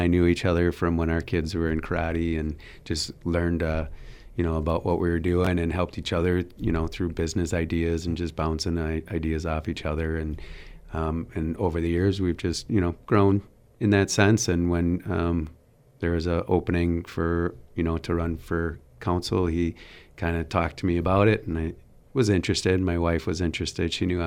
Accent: New Berlin, Wisconsin, United States; also born or lived in Milwaukee; So I was born in Milwaukee, but moved to New Berlin outside of Milwaukee. Grew up in New Berlin, went to Waukesha Catholic Memorial for high school.

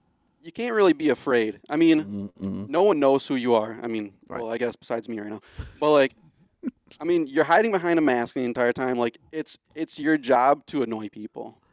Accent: Winneconne, Wisconsin, United States; So I went to high school at Winneconne, up by Oshkosh, if you know where that is.

